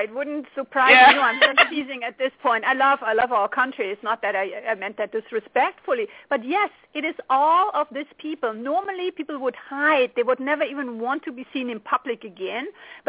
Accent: western Germany, Germany; I grew up in Western Germany next to the Iron Curtain, so I'm very familiar with Eastern Europe

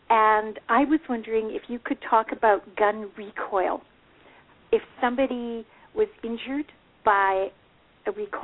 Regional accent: Canada; I'm from Canada, and gun laws are totally different up here than down there. But we have, because I live in Vancouver, we have a port city.

